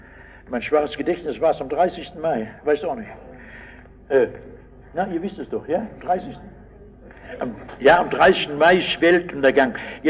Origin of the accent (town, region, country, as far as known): Rhineland, Germany